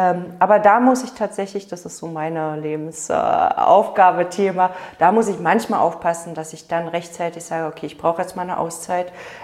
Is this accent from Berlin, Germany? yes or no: yes; Berlin, Germany; ich bin ja in Berlin groß geworden.